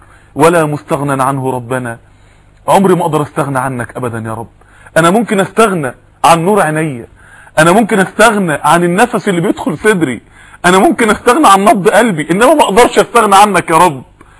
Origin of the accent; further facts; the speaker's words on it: Mansoura, Dakahlia, Egypt; في بعض الناس يعني عندنا في المنصورة قالوا لي